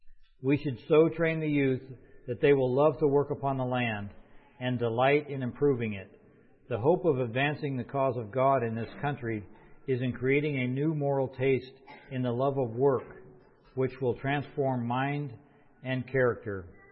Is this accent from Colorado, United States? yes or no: no; Gridley, California, United States; We're from Gridley, California, and we're just talking a little bit about how our family fits into our farming operation and some of our history of our farm.